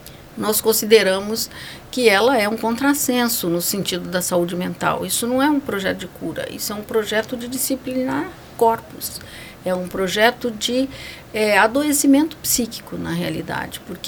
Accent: Brazil; nós somos brasileiros

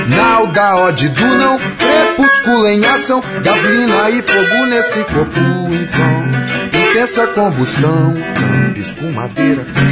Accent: Vitória, Espírito Santo, Brazil; now in Cuiabá, Brazil; Nasci em Vitória, é. Primeira vez que saí de Vitória foi agora. Tem um tempo que eu vim pra cá.

